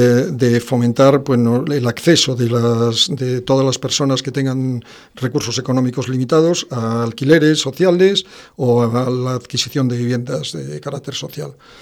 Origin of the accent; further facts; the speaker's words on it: A Coruña, Galicia, Spain; born there; Nací en Coruña, vivo en Coruña, pero considero que formo parte de todo eso.